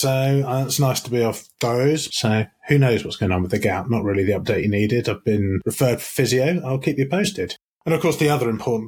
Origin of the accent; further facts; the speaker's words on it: United Kingdom; Yeah, because we're British.